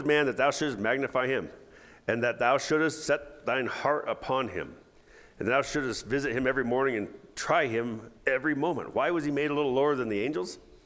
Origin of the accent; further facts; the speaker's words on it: Pagosa Springs, Colorado, United States; I sat and gazed at them growing up in Pagosa Springs as long as I can remember.